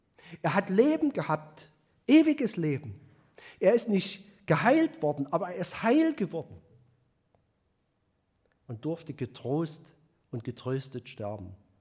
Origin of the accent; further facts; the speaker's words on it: Bautzen, Saxony, Germany; aus der Nähe von Bautzen, meine alte Heimat.